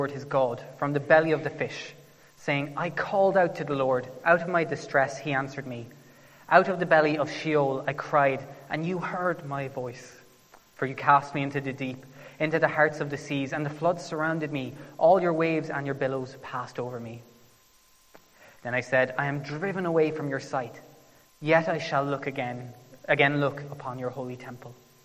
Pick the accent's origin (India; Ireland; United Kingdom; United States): Ireland; Cork, Munster; accent: Cork; I'm from Cork, and because I'm from Cork, I say my this, that, these, and those.